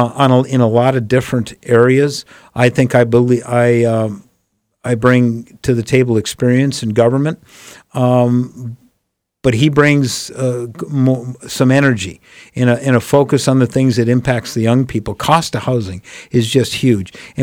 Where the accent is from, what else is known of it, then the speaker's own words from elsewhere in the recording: Alaska, United States; I'm from South Central. I know the Valley. I know the Valley pretty well, and Anchorage, of course, as a former mayor in the peninsula.